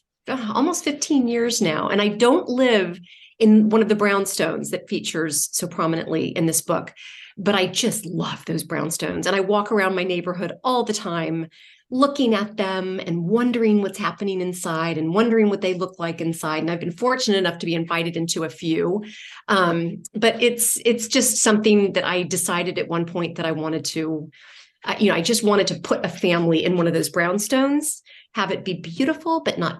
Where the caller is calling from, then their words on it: New York City, New York, United States; I am in from New York City at the moment.